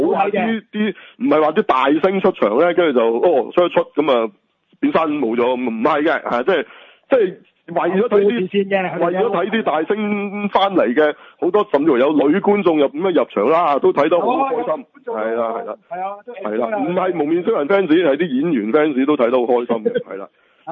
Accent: Hong Kong; 我哋香港人真系要赞啊

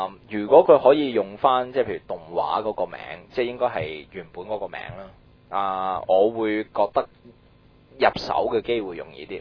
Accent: Hong Kong; 因為我哋鬼魂係另外一樣嘢嚟㗎嘛，我哋香港人。

